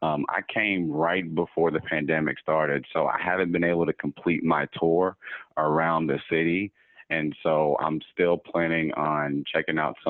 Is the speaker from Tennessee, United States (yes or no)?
yes; Nashville, Tennessee, United States; Yeah, so I am from Nashville, Tennessee. And growing up there, I was a big fan of the University of Tennessee.